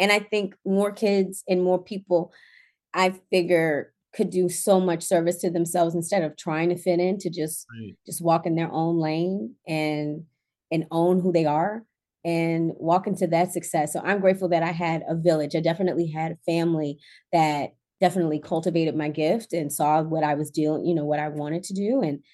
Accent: Baltimore, Maryland, United States; Well, growing up in Baltimore definitely builds character.

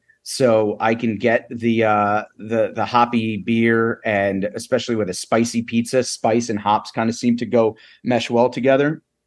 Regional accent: New York, United States; so for me being a New Yorker

